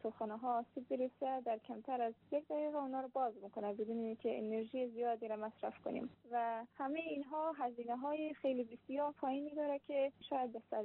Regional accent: Mashhad, Razavi Khorasan, Iran; متولد و بزرگ شده مشهد.

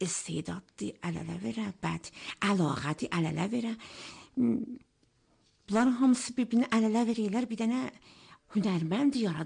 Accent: Iran; Mən İranlıyam.

